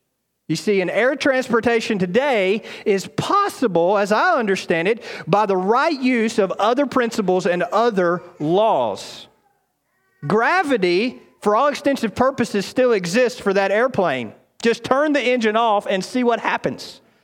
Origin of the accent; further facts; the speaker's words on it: United States; born there; accent: southern; Well, you'll bear patiently with me if my southern drawl comes out. I am an American by birth, but I claim my citizenship in heaven.